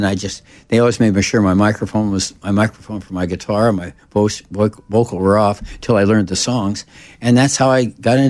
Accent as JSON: {"language": "English", "region": "South Dakota", "country": "United States", "said": "I just said, I'm new, I'm from South Dakota."}